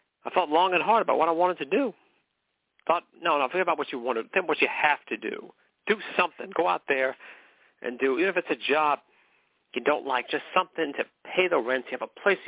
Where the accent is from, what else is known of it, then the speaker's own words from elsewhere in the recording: McKinleyville, California, United States; I was born and raised in McKinleyville, California. McKinleyville, where horses have the right of way. That's our official motto. Now, that was my home.